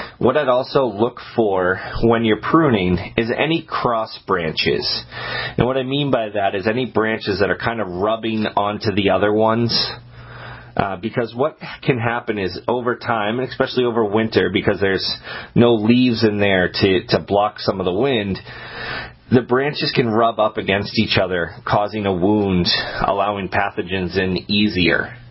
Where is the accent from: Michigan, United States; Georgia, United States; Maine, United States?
Maine, United States; You know, I grew up on Blueberry Pines Drive in Maine, so.